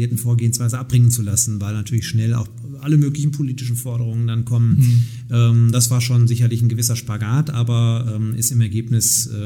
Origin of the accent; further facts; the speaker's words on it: Nottuln, North Rhine-Westphalia, Germany; durch meine damalige Tätigkeit als Ratsmitglied in meiner Heimatgemeinde in Nottuln